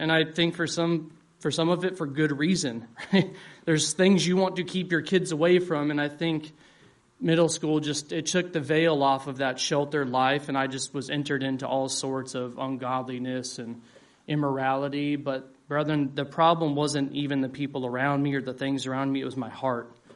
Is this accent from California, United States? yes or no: no; Las Vegas, Nevada, United States; I grew up in Las Vegas, of all places, in an Orthodox Lutheran church.